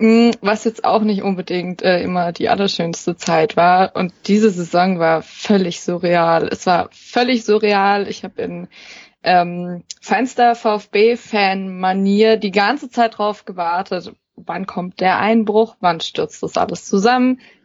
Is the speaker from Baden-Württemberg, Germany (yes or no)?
yes; Hoffenheim, Baden-Württemberg, Germany; ich bin 25, ich bin in Hoffenheim aufgewachsen und kam zum VfB 2011.